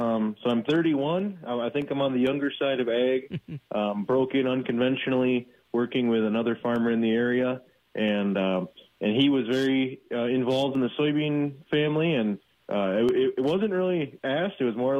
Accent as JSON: {"language": "English", "town": "Bangor", "region": "Wisconsin", "country": "United States", "tie": "born or raised there", "said": "So I grew up in Bangor, small town by La Crosse, and not on a farm, but around farming"}